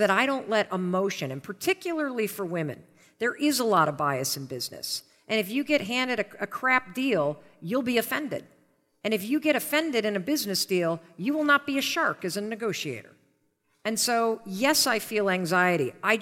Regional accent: Michigan, United States; I grew up in Western Michigan.

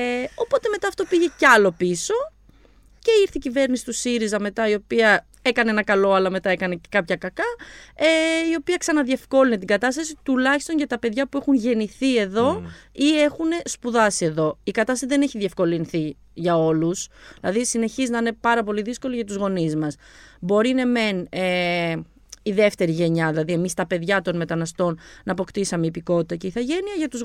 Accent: Albania; Είμαι από την Αλβανία, αν δεν το καταλάβατε.

